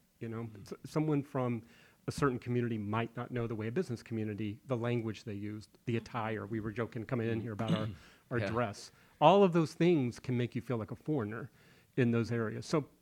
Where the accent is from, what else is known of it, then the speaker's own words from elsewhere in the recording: Orlando, Florida, United States; I grew up in Orlando, Florida. I didn't want to stay in Florida.